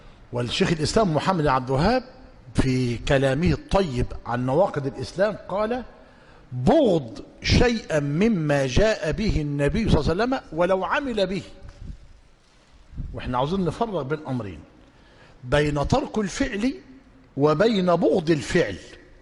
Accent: Egypt; وخاصه في بلدتنا مصر.

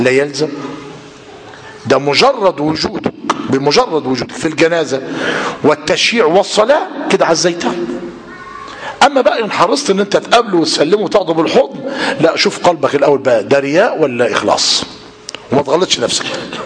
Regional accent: Egypt; وأخص بالذكر ما يفعل في بلادنا مصر

